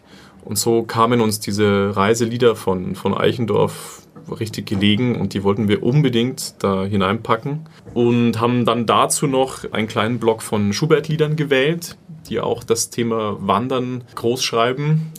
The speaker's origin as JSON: {"language": "German", "town": "Munich", "region": "Bavaria", "country": "Germany", "said": "Als Bayer, als Münchner, ja, man ist gleich in den Bergen"}